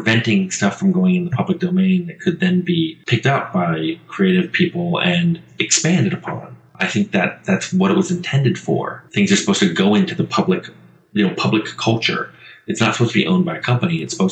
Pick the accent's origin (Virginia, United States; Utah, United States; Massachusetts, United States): Virginia, United States; now in Southern California, United States; just outside D.C. Yeah, I got a little bit of it. Most of the accent's gone by now.